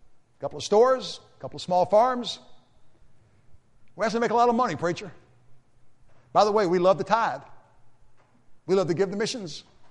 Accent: United States; I want to let you know that I'm glad I'm an American.

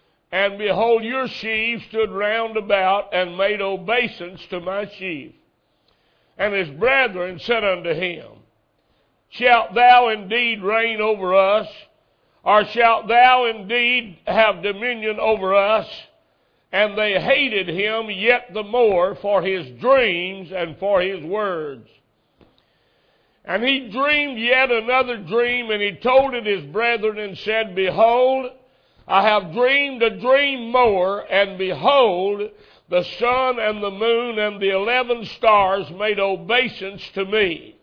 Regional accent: Alabama, United States; I'm from Alabama, originally. I'm from Alabama, and I got up there

